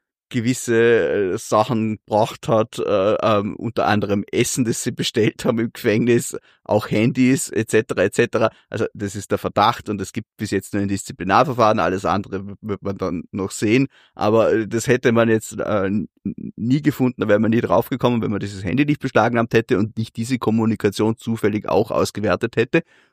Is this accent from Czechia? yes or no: no; Vorarlberg, Austria; Als Vorarlberger frage ich mich, wieso man überhaupt irgendwo Geld einwerfen sollte.